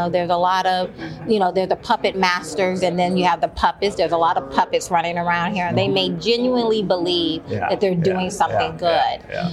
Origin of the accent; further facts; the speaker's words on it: Alabama, United States; growing up in Alabama as a black person, I was a Democrat.